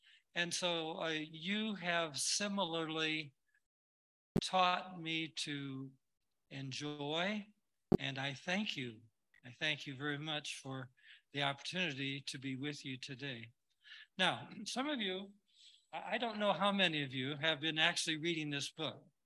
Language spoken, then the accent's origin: English; Michigan, United States; I grew up in Michigan, state of Michigan.